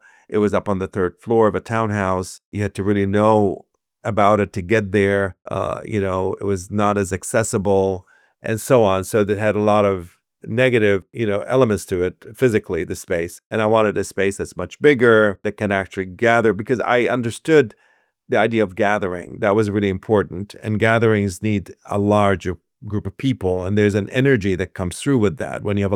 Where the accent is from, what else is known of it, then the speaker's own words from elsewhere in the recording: Iraq; And, you know, I come from Iraq, of course, where when there's a war, you know, at least school was closed.